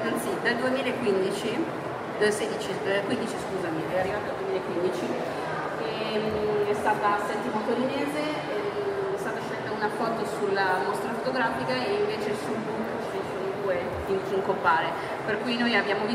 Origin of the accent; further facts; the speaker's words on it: Nigeria; Italian is a second language; now in Italy; sono nigeriana, ho 22 anni, ho venuto qui in Italia nel 2015.